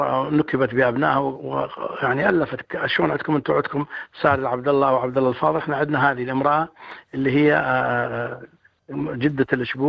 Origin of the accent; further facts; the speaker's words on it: Mosul, Nineveh, Iraq; مطرب الموصل يغني كل شيء، لانه كل هاي الاقليات موجوده، احنا عندنا اكراد وعندنا اتراك وعندنا عرب وهك، ولهذا الفنان الموصلي فنان شامل يغني كل هاي الانواع الغنائيه.